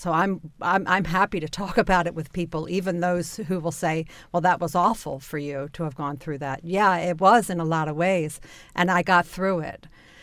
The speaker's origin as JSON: {"language": "English", "town": "Catonsville", "region": "Maryland", "country": "United States", "tie": "born or raised there", "said": "being a kid from a broken home who was actually from the suburbs. I grew up in Catonsville."}